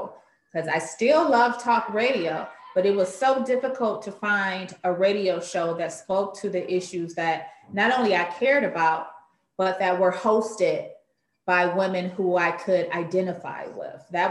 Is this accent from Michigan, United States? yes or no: yes; Detroit, Michigan, United States; Growing up in Detroit, I listened to Martha Jean McQueen, who was not only a radio broadcaster, but she owned a radio station.